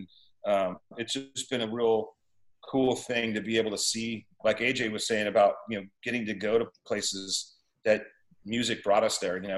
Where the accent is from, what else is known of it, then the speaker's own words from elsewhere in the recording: California, United States; We're very kind of lucky in the sense that we come from Southern California, which is the worst place to play.